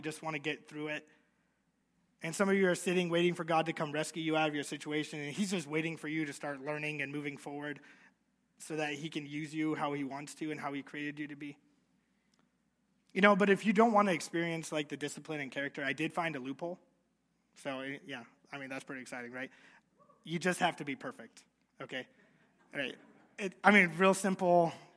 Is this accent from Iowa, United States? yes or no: yes; Des Moines, Iowa, United States; And growing up in Des Moines, all of my family and my cousins were there every Sunday after church.